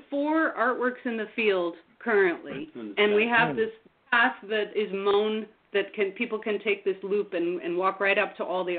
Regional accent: White Plains, New York, United States; now in Vermont, United States; I grew up in White Plains, New York, and my family come up to Vermont for every holiday, every vacation, so I was very familiar with the area.

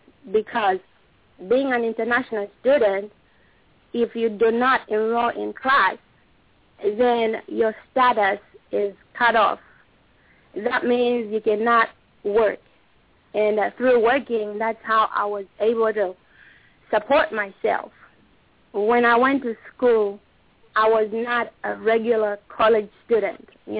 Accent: Zambia; means blessing in our country. I'm from Zambia in Africa.

